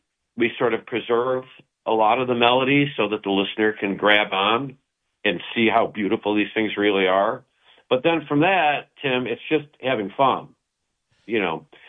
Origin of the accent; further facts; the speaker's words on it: Chicago, Illinois, United States; I grew up in Chicago. In Chicago, we had the Old Town School of Folk Music